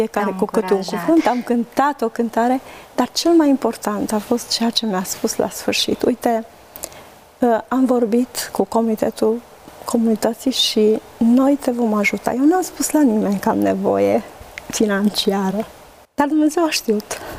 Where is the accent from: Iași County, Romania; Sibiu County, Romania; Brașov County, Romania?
Brașov County, Romania; Șomartin; now in Spain; Ziceam adevărul, că eram normal din Șomartin acum.